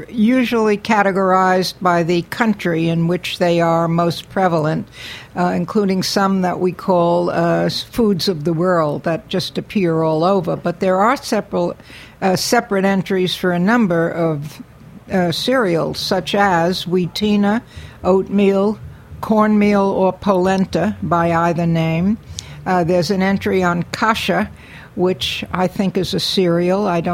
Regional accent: Brooklyn, New York, United States; And when I was growing up in Brooklyn, on very, very snowy mornings, my mother would announce as she awoke my brother and me, it's a hot cereal morning

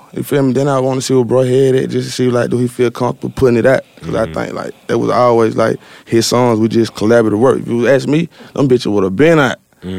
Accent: Atlanta, Georgia, United States; Like, I'm from Atlanta.

